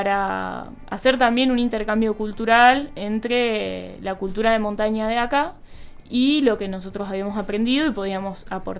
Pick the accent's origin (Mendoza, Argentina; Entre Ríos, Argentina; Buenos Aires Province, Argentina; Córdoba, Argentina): Mendoza, Argentina; moved away as an adult; also born or lived in Buenos Aires; now in France; yo nací en Mendoza, me crié en Mendoza y a los 19 años me fui a vivir a Buenos Aires, estudié, hice la universidad acá en Argentina y después de eso diversas experiencias de la vida me llevaron a los Alpes franceses